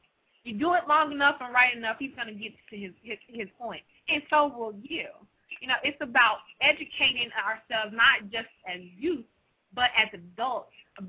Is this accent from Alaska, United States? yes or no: no; Ennis, Texas, United States; Well, I'm a Southern girl, too, Clayton. I'm from Ennis, Texas.